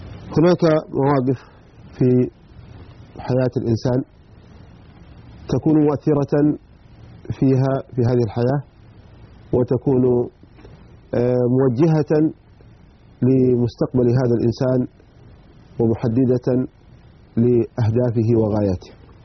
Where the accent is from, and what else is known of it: Hadramawt, Yemen